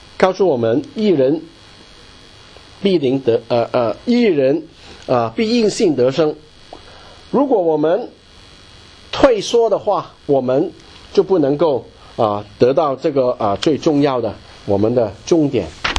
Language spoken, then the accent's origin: Chinese; China; 环观我们身边，我们都是中国人，还有其他民族